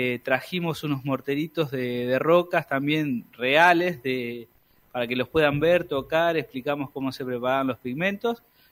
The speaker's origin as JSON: {"language": "Spanish", "town": "General Pico", "region": "La Pampa", "country": "Argentina", "said": "Yo soy de Pico, sí."}